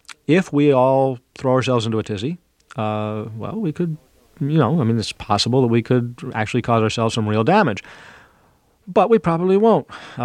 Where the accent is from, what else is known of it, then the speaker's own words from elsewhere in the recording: New York, United States; I said, Jim, I'm from New York. There's always blood in the streets.